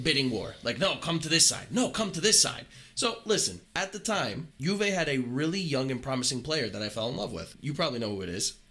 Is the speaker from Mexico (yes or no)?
no; Naples, Campania, Italy; moved away; So, when I was a kid growing up in Italy, there was a point in time, you remember this, Napoli got relegated.